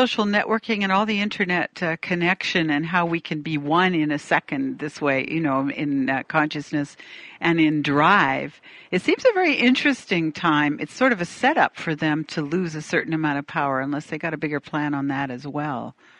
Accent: Canada; now in United States; I'm not actually American, I'm Canadian, but I am here now, so I kind of am American.

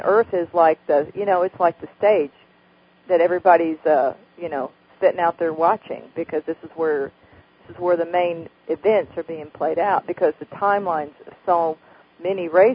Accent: the South, United States; When you're able to step back far enough, listen to that, far enough, you can tell I'm from the South.

